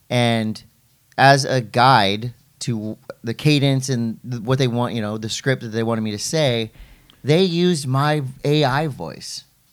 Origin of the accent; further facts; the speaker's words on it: Ireland; I'm Irish.